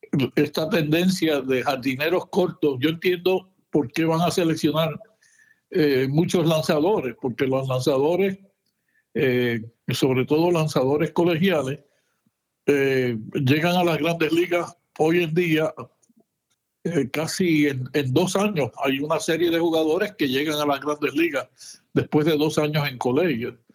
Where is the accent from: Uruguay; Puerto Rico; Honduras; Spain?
Puerto Rico; Como puertorriqueño, es casi inverosímil que un jugador como